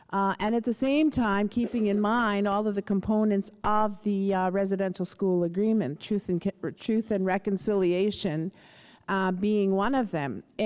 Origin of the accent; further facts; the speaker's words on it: Saskatchewan, Canada; I come from the Sagamay First Nation in Saskatchewan. I'm a residential school survivor, generational, three generations at least in my family.